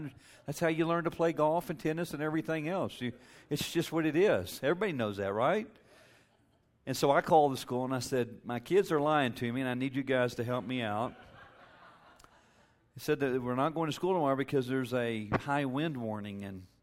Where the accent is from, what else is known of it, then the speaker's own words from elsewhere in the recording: Texas, United States; I grew up in West Texas and get a good old southwest wind